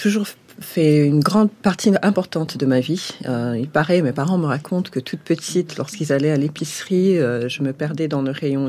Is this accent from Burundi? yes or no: yes; Burundi; also born or lived in Belgium; Oui, je parle déjà le kirundi, qui est ma langue natale, que j'ai appris du coup quand je suis rentrée au Burundi. Ma toute première langue était le français.